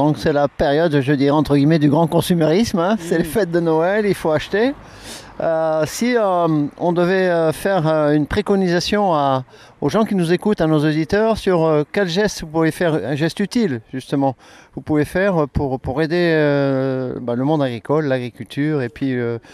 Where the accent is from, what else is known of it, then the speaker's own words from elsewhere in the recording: France; on est français, on a des valeurs profondes, on a une racine rurale profonde